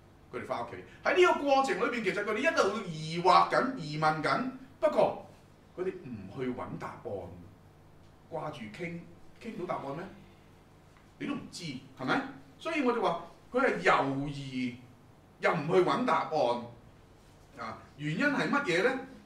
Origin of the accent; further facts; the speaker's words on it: Hong Kong; 其實我哋香港人最常見嘅情況就係咩？太忙咯